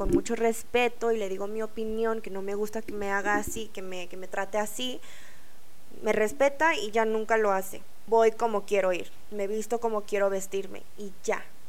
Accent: Mexico; los asiáticos nosotros somos más aceptados aquí. Y yo lo digo por experiencia personal, que cuando crecí en México, nuestra cultura asiática, de hecho, más como la cultura coreana

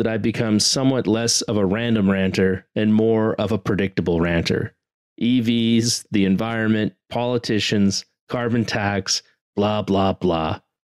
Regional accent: Canada; I love being a Canadian, and I hope you do too.

